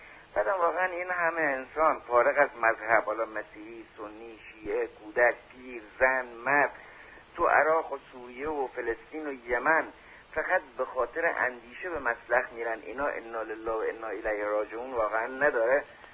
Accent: Bushehr, Iran; من اهل بوشهرم

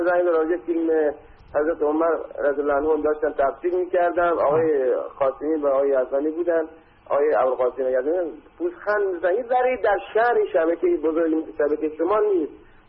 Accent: Iran; من خودم به عنوان یک ایرانی مسلمان اهل سنت

